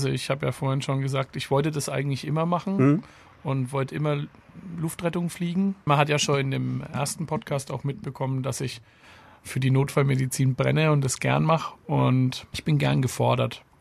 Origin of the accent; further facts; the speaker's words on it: Bamberg, Bavaria, Germany; born there; ich bin geboren in Bamberg, bin dann für Studium war ich in Mannheim und in Erlangen.